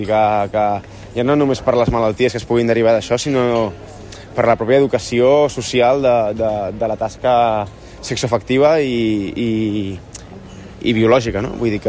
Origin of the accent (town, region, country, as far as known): Catalonia, Spain